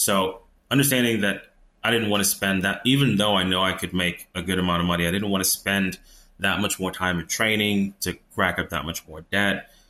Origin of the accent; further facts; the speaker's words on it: United States; born there; So first generation born U.S. kid. My parents both born and raised in Haiti.